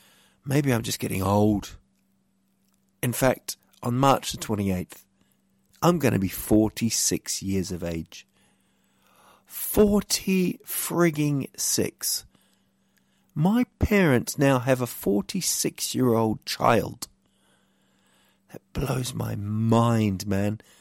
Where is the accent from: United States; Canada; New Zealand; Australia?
New Zealand; growing up in New Zealand, I remember watching bands, loving the bands